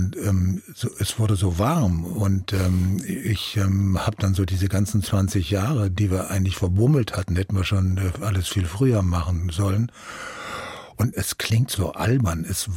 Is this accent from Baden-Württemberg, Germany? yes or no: yes; Dorbach, Baden-Württemberg, Germany; Ich bin auf dem Land groß geworden. Also eigentlich bin ich ein Landkind. Ich bin in Dorbach, in einem Seitental von Dorbach, in der Nähe von Offenburg groß geworden.